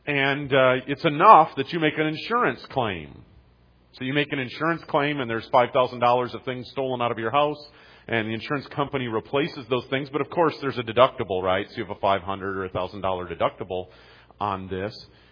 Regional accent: Detroit, Michigan, United States; I grew up in Detroit area, and so we knew the names of some of the like platforms of the cars.

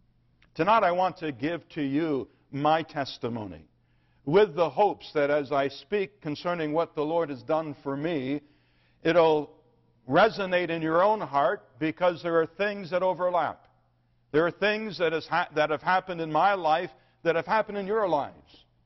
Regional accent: Michigan, United States; My conversion from sin has to begin with talking about where I was raised. I was raised in Michigan, but even more importantly, I was raised in a Presbyterian home.

